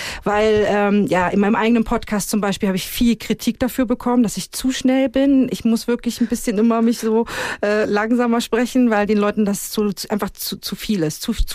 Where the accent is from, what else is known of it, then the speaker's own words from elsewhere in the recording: Germany; now in Switzerland; auch das erste Mal in meinem Leben Rassismus hier in der Schweiz erlebt. Das habe ich vorher nie erlebt, als Deutsche natürlich.